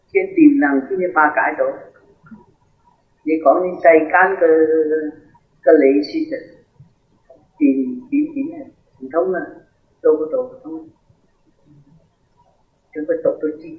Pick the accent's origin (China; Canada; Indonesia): China; 所以我哋中國人講天生天養